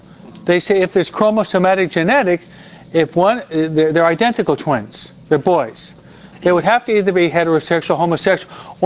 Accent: United States; As an American, but we're in the United States, right?

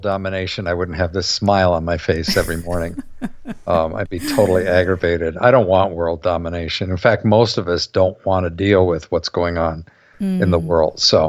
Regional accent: Ohio, United States; I went to Miami of Ohio, I grew up in Ohio

